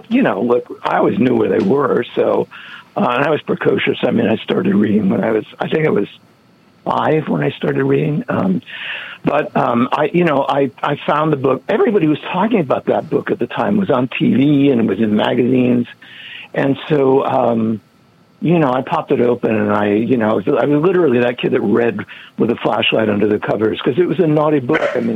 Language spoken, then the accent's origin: English; New England, United States; I grew up in New England, and I remember her on television